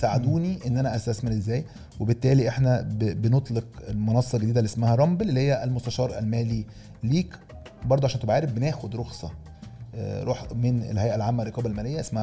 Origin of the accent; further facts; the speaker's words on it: Egypt; فهو الهدف في الآخر احنا من مصر بس كلنا كمصريين ننتمي إلى الوطن العربي.